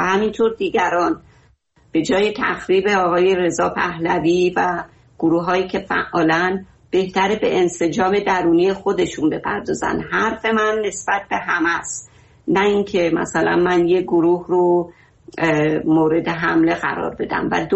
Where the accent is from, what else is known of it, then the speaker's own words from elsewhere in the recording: Iran; ما همه ما ایرانی هستیم